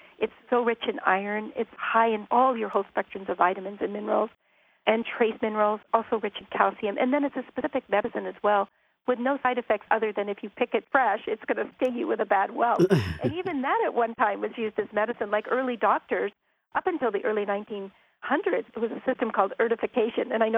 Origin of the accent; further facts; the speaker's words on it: California, United States; I grew up in Northern California. We were growing up on a small dairy farm.